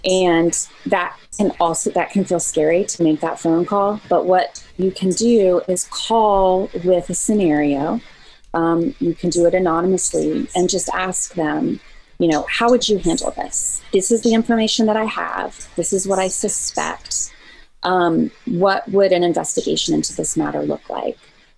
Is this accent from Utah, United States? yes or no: no; Virginia, United States; now in Seattle, United States; we just moved to Seattle, and I'm from Virginia, so it felt, you know, we're in the big city now.